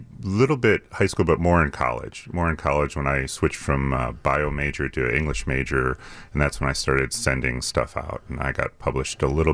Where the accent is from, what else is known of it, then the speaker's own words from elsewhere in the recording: Chicago, Illinois, United States; also born or lived in South Korea; And one thing living over in South Korea, I really missed live music. Growing up in Chicago, you're so used to being able to see anything on the weekend, genres of all kinds.